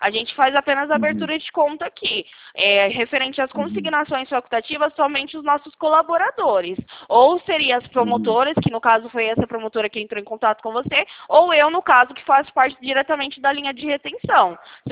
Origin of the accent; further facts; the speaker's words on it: Campinas, São Paulo, Brazil; Eu sou aqui do interior de São Paulo, fico localizado na cidade de Campinas